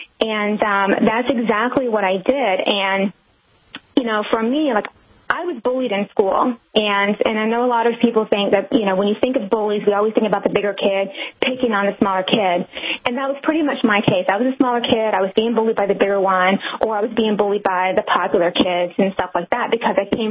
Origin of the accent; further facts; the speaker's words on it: the South, United States; The way I was raised, the way my parents brought me up, I'm from the South. My dad was very old school.